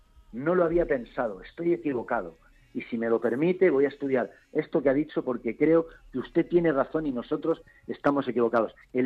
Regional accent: Madrid, Community of Madrid, Spain; somos los madrileños

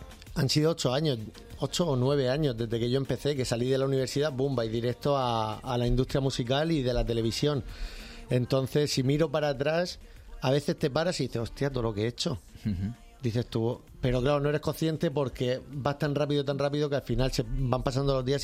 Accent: Murcia, Region of Murcia, Spain; Digo, exagerado no, es que soy de Murcia, no.

